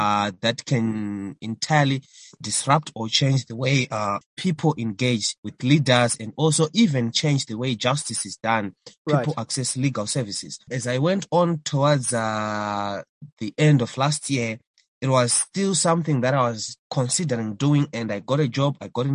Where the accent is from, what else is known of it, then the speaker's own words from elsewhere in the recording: Mutare, Manicaland, Zimbabwe; now in Harare, Zimbabwe; There's a day I was traveling to from Mutare, my hometown in Zimbabwe, here to Harare, the capital city.